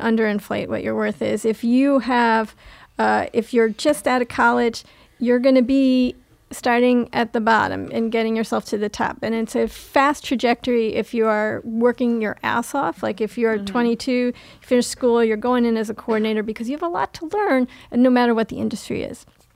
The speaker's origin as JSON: {"language": "English", "town": "Queens", "region": "New York", "country": "United States", "tie": "born or raised there", "said": "Queens. First in Corona, and then when I was going into high school, we moved to a place called Hillcrest, which was right near St. John's University."}